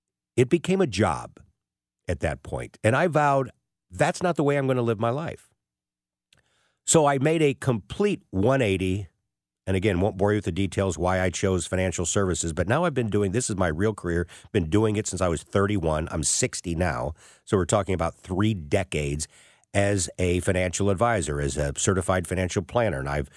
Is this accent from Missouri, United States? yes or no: yes; Missouri, United States; I end up back in my hometown as a sportscaster for Channel 4 here in town.